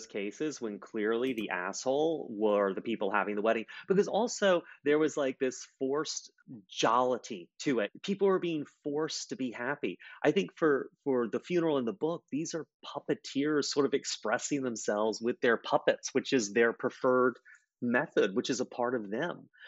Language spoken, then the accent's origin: English; the South, United States; I'm from the South and I've got lots of family down here still.